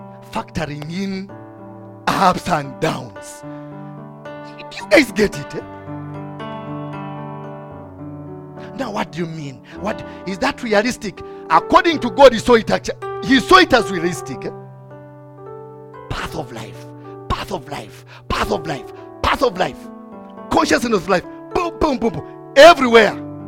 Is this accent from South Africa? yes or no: no; Kiambu, Kiambu County, Kenya; Me, I come from Kiambu. Okay. All Kiambu people here are very good people.